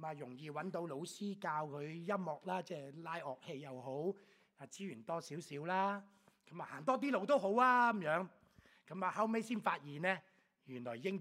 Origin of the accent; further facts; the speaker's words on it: Hong Kong; 咁我哋都係香港人嘅少少現實嘅考慮啦。